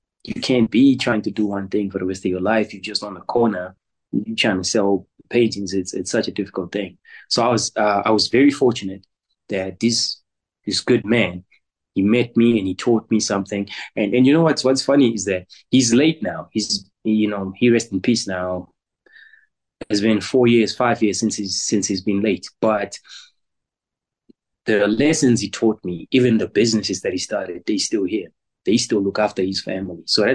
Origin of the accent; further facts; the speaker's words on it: Zimbabwe; now in South Africa; I'm a Shona guy. I'm born and raised in Zimbabwe. Obviously came to South Africa to do business, to trade.